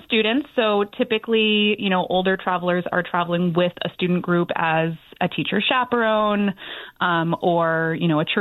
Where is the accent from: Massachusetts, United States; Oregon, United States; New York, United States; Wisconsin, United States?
Massachusetts, United States; I'm from Massachusetts.